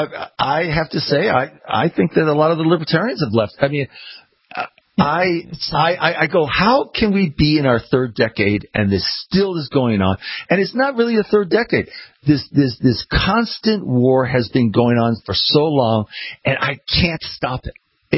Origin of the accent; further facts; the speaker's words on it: New York City, New York, United States; I'm born and raised in New York City.